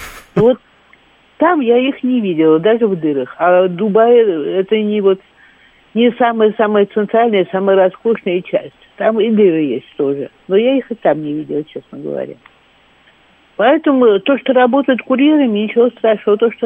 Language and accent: Russian; Russia; Я говорю, нет, ну что, мы из России.